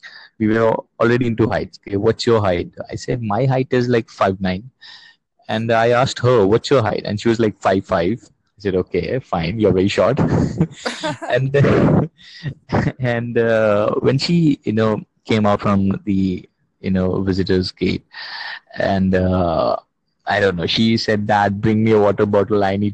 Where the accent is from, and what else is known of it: India; English is a second language